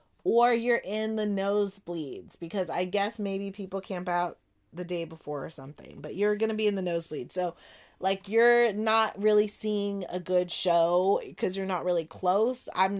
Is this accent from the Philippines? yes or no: no; California, United States; I am from SoCal, born and bred.